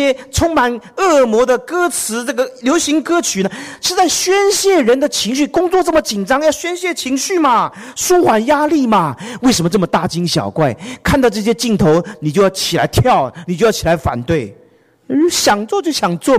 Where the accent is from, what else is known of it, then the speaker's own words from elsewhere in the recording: United States; 我们美国人的 answer 是 No problem。